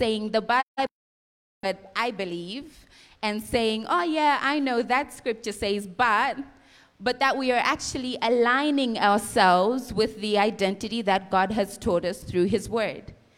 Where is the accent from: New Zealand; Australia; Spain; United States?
Australia; moved away as an adult; now in Zambia; I also grew up with a very Australian dress code. So when I moved from Australia and moved to Zambia, and by that time I was a church leader when I was leaving Australia, and I moved to Zambia